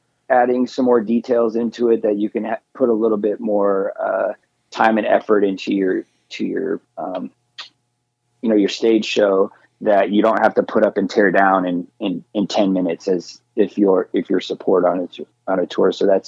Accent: Phoenix, Arizona, United States; But, you know, growing up in the Phoenix area

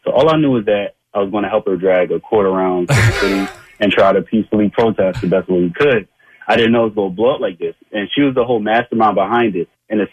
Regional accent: Philadelphia, Pennsylvania, United States; I'm from North Philly.

